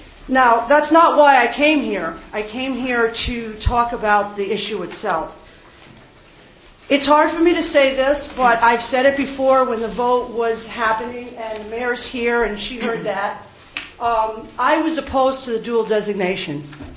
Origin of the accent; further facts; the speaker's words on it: New York City, New York, United States; I'm from New York City, and for the longest time, I could never figure out where was the Avenue of Americas.